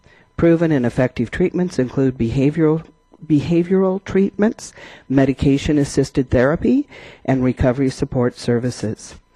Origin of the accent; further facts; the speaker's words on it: Cambria, California, United States; I am, I'm from Cambria, and I'm a person in long-term recovery.